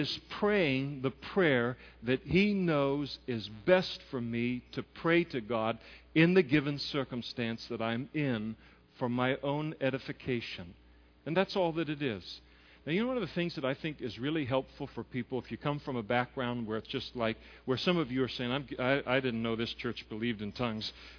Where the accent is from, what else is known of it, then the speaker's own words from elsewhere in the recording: United States; They were speaking Romanian. It's an affront to me as American.